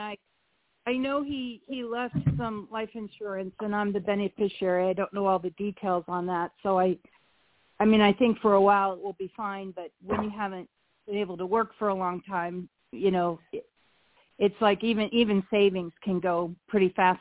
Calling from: Nebraska, United States; I'm calling from Nebraska.

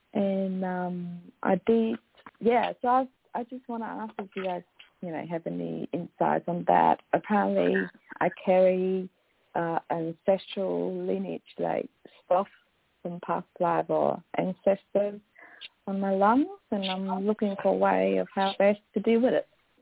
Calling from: Australia; I'm calling from Australia, and I love your show.

